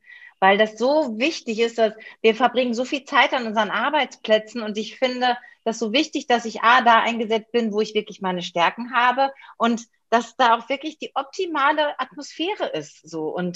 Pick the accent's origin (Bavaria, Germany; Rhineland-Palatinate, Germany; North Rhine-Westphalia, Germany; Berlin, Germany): North Rhine-Westphalia, Germany; ich bin ja im Ruhrgebiet groß geworden